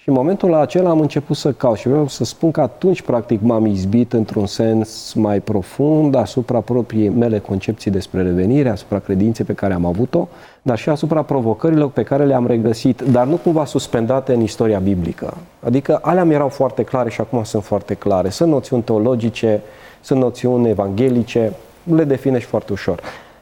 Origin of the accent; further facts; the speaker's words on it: Sighetu Marmației, Maramureș County, Romania; also born or lived in Reșița; Așa m-am trezit din nou în Maramureș, dar nu acasă la Remeți, de unde sunt părinții mei. Și s-au mutat la Fietul Marmației, un orășel, unde am și studiat până la liceu